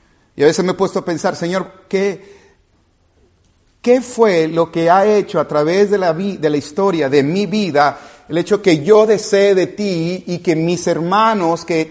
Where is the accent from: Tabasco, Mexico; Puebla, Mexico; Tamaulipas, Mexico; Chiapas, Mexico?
Tabasco, Mexico; accent: Tabasco; Donde me hacían burla de mi acento tabasqueño.